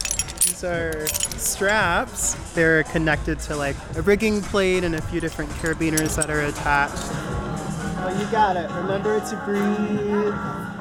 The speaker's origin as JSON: {"language": "English", "town": "Boise", "region": "Idaho", "country": "United States", "said": "I am a circus artist, and I am from Boise, Idaho."}